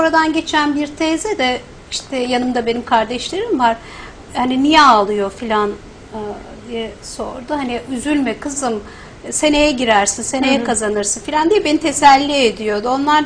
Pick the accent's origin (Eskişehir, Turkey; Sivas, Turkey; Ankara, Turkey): Eskişehir, Turkey; Eskişehirliyim. Eskişehir gittiniz mi bilmiyorum.